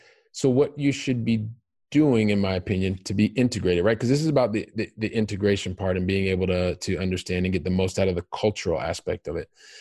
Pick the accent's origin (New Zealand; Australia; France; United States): France; Paris, Île-de-France; also born or lived in Montpellier / Cagliari; I was from Paris, and then I went down to Montpellier, which is on the coast. And then I was living in Sardinia in a town called Cagliari.